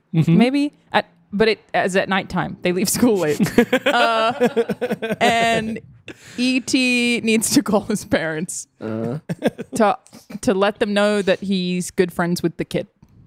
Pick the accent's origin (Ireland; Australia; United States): Australia; Queensland; I'm from Queensland, which is the Florida of Australia. And it's pretty northern, I guess.